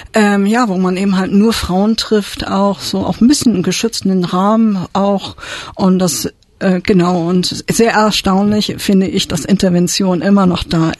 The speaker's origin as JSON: {"language": "German", "region": "Hamburg", "country": "Germany", "said": "Also ich komme aus Hamburg, ja"}